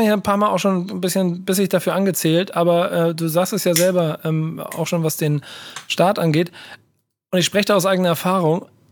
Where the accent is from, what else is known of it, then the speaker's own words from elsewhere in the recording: Bremen, Germany; damit beschäftige ich mich nun mal als Bremer